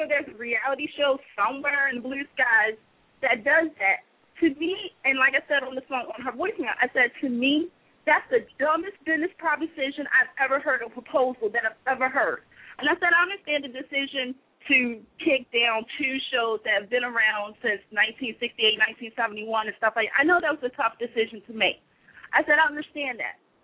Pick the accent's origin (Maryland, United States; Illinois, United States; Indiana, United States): Maryland, United States; Baltimore; a kid growing up in Baltimore with big dreams